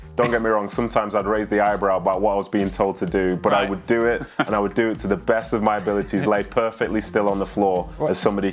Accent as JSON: {"language": "English", "region": "England", "country": "United Kingdom", "tie": "born or raised there", "also_born_or_lived": "Nigeria", "said": "I was born in Nigeria, I was raised in England"}